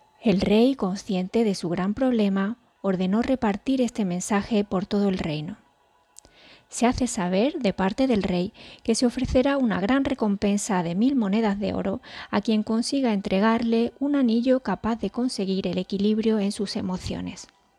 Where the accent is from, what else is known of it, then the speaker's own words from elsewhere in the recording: Seville, Andalusia, Spain; now in Málaga, Spain; aunque llevo Andalucía por bandera, pues soy hija de cordobeses, nacida y criada en Sevilla y acogida por Málaga, donde vivo ya desde hace 18 años, siempre me he considerado una ciudadana del mundo.